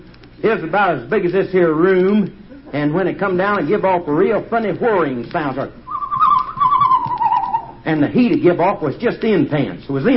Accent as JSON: {"language": "English", "town": "Bellbrook", "region": "Ohio", "country": "United States", "said": "I'm from Bellbrook, Ohio."}